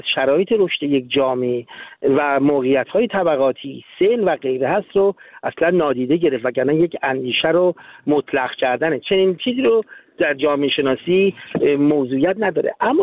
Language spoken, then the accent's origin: Persian; Iran; born there; همه ما تو ایران به دنیا اومدیم،